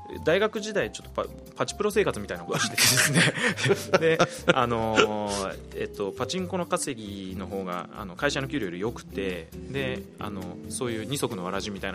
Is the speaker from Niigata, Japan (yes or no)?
no; Chiba, Japan; also born or lived in Tokyo / Yamaguchi; 僕は出身は千葉になると思いますね、はい、父の仕事の関係で小学校は4つ行ってるんで、もう東京も山口もいろんなとこ行きましたけどね、